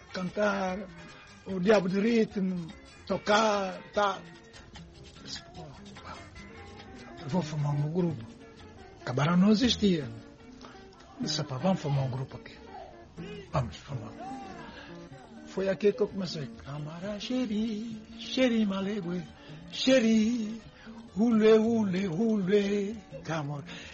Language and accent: Portuguese; São Tomé & Príncipe; para mim, que eu sou santomense, sou feijão com arroz, eu gosto de todas.